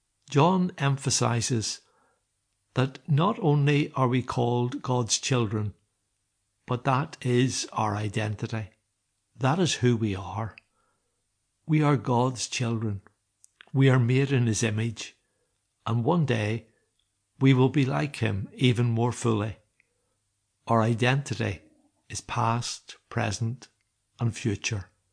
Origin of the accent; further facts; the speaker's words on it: Northern Ireland, United Kingdom; I was born in Northern Ireland and have lived in Northern Ireland all my life.